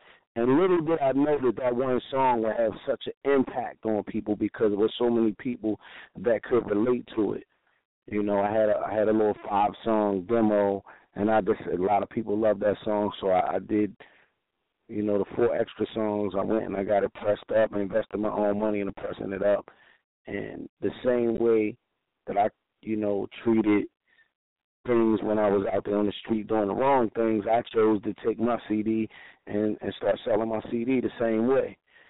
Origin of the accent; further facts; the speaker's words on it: Baltimore, Maryland, United States; I grew up in East Baltimore, one of the hardest parts of Baltimore City to live in.